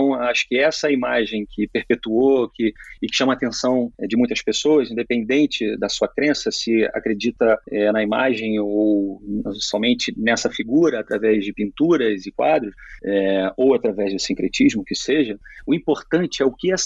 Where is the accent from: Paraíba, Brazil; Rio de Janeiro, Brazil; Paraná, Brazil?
Rio de Janeiro, Brazil; Sou do Rio.